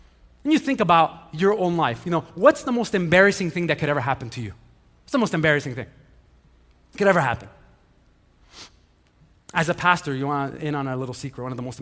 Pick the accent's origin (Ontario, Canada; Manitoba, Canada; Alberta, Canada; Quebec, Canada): Quebec, Canada; Montreal; I grew up here in Montreal